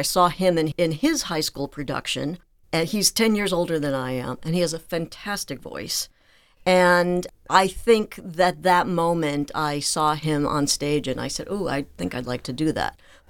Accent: Scranton, Pennsylvania, United States; I was born and raised in Scranton, in right on the, almost on the line, in the Manuka section on Pittston Avenue. And that's where I grew up.

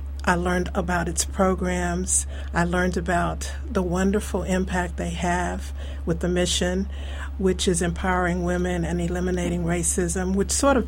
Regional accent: the South, United States; And I'm from the South, so I'm a child of segregation.

